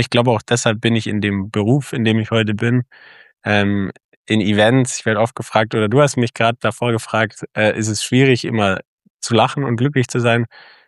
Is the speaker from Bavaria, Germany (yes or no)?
yes; Bavaria, Germany; Ich bin toll aufgewachsen im Allgäu.